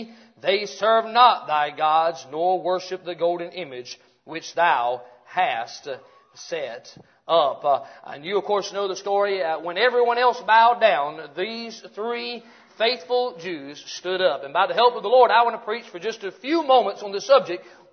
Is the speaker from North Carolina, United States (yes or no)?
yes; Roanoke Rapids, North Carolina, United States; also born or lived in Vidalia, United States / Opelika, United States; I tell everybody that I'm finally back in East Carolina. I'm a Halifax County boy, born and raised in Roanoke Rapids.